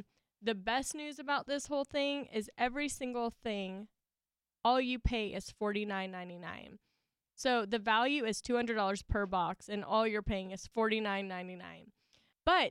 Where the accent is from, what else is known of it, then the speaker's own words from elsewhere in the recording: the South, United States; accent: Southern; I still have my Southern accent. Did you hear that?